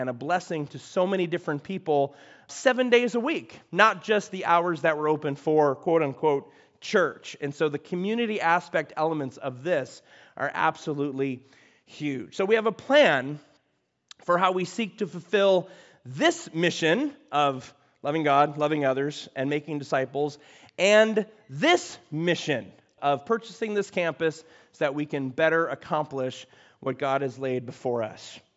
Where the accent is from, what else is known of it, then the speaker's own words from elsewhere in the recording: Chicago, Illinois, United States; I'm from Chicago, I'm from the Midwest, so I look at all the snow.